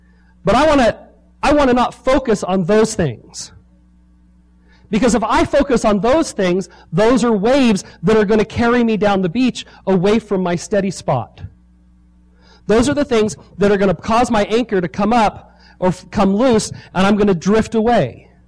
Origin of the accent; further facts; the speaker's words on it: California, United States; I'm from Southern California. We spend a lot of time at the beach.